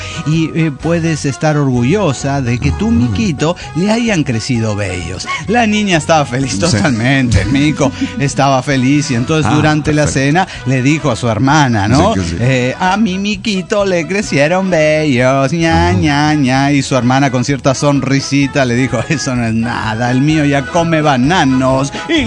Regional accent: Arica, Arica y Parinacota, Chile; de Arica, Chile

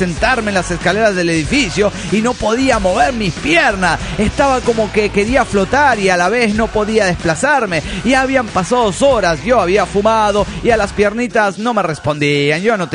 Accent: Bolivia; now in Switzerland; una boliviana perdida en Suiza.

